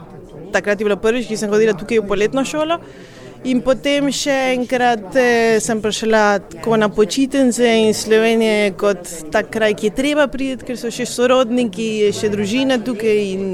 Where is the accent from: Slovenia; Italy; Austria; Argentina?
Argentina; Bariloche, Río Negro; Jaz sem doma iz Bariloč, to je ob hribih, ob andov v Argentini.